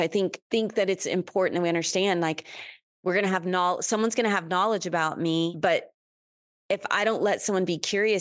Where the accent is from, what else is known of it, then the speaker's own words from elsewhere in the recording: Texas, United States; growing up in Texas, you hear this statement, pray for Mandy, da da da da da da, bless her heart.